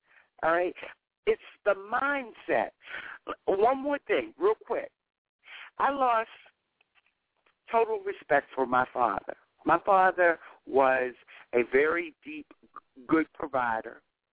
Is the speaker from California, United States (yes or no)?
no; Maryland, United States; I grew up in Maryland, all right, 3 hours south of here.